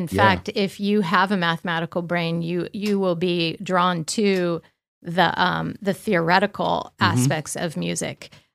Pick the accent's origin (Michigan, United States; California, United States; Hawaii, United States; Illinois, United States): California, United States; I am from Sonoma County, California, which is the San Francisco Bay Area. It's the North Bay.